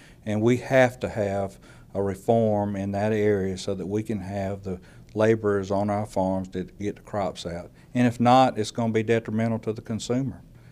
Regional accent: Georgia, United States; And yes, I'm from Georgia, but my commitment to this country and our industry is that I'm willing to travel

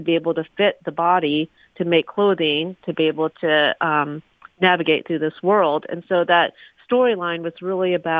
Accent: Iowa, United States; growing up in the Midwest in Iowa. And I love Iowa. I love that I'm a Hawkeye.

